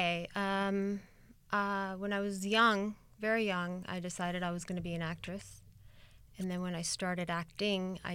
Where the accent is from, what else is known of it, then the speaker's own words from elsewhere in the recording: Queens, New York, United States; also born or lived in Lebanon; I spent the first 9 years of my life there, and then my folks moved us to Queens, New York.